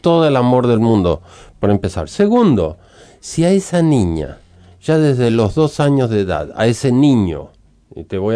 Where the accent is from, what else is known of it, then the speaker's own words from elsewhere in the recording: Sweden; now in Uruguay; soy sueco, pero aquí en Uruguay